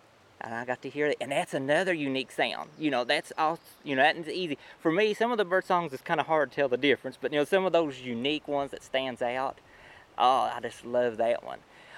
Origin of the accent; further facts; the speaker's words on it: Hayside, Virginia, United States; I'm from Hayside, Virginia.